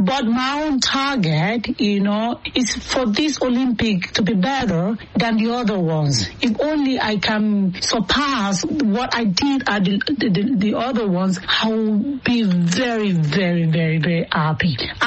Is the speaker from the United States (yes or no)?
no; Nigeria; I remember growing up in Nigeria back then.